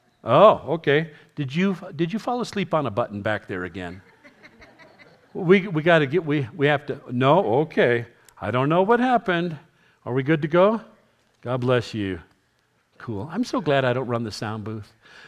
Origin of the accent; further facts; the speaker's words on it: New York City, New York, United States; born there; I was born in New York City, and people say, oh, that must have been really cool.